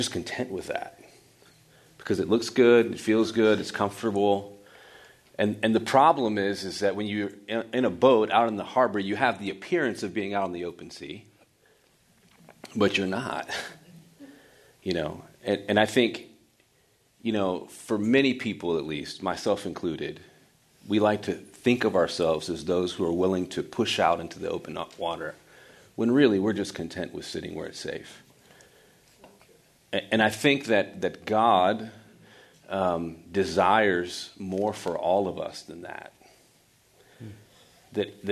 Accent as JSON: {"language": "English", "town": "Marietta", "region": "Georgia", "country": "United States", "tie": "born or raised there", "said": "I grew up in Marietta, Powder Springs area, so West Cobb County, west side of Atlanta."}